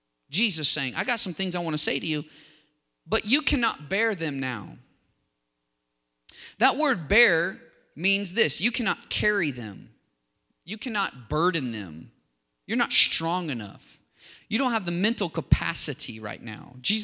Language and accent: English; Kansas, United States; Where I grew up in Kansas. We called it Arkansas.